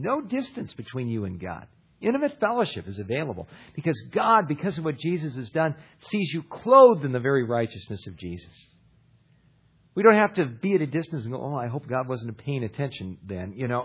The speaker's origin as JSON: {"language": "English", "region": "California", "country": "United States", "tie": "born or raised there", "said": "where I grew up in Ventura County along the California coast, you'd watch the sun go down over the Channel Islands out over the water."}